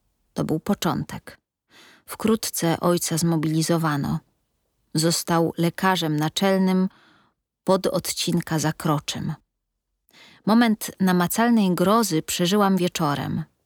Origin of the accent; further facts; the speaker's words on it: Warsaw, Masovian Voivodeship, Poland; born there; Urodziłam się w Warszawie, w dzielnicy żydowskiej, na ulicy Zamenhofa 21, mieszkania 3.